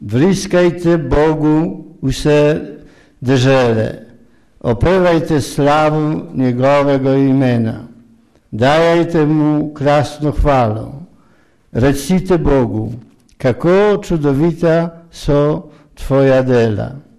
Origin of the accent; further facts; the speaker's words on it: Poland; Slovenian is a second language; Pri nas kot duhovnik sem odraščal v cerkvi na Poljskem